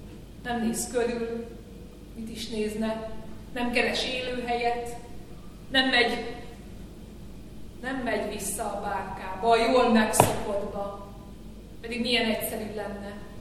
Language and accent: Hungarian; Pécs, Baranya, Hungary; De őszintén mondom, hogy én pécsiként, aki soha nem látott igazán folyóvizet gyerekkorában, nekem már ez is nagy dolog.